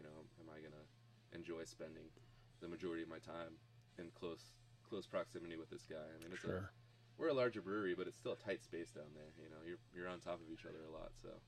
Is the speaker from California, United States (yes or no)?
no; Pennsylvania, United States; also born or lived in Virginia / Madison, Wisconsin / East Africa; now in Rockford, United States; I'm from Pennsylvania. I've lived in Virginia for half of my life. I've lived in Madison, Wisconsin. I lived in East Africa for 2 years.